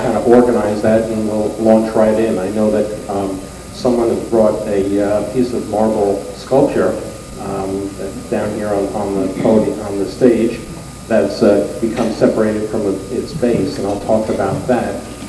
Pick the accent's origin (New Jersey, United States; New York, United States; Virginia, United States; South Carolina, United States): New York, United States; Lastly, I'm from New York. I grew up in New York.